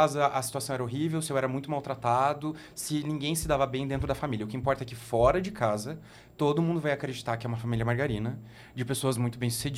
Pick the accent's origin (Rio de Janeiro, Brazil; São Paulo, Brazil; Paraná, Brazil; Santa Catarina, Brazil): Paraná, Brazil; Guarapuava; born there; eu nasci em Guarapuava, que é uma cidade do interior do Paraná, em 19 de janeiro de 1996.